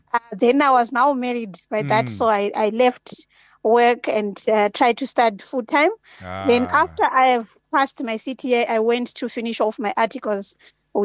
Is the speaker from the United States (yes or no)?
no; Zimbabwe; moved away as an adult; now in Johannesburg, South Africa; So I was born and raised in Zimbabwe.